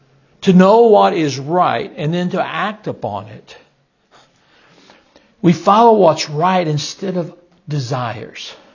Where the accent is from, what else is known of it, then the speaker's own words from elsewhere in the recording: Wisconsin, United States; Well, we're from Wisconsin, so maybe you would do that.